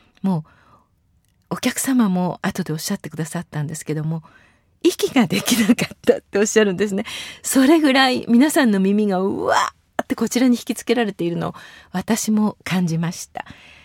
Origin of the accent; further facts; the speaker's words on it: Toyama, Japan; 行われた富山県の、まあ、私のふるさとなんですけども、